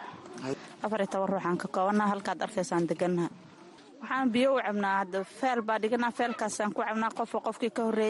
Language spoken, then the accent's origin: Somali; Kismayo, Lower Juba, Somalia; waxaan ka soo barakacay jubbada hoos gaar ahaan magaalada kismaayo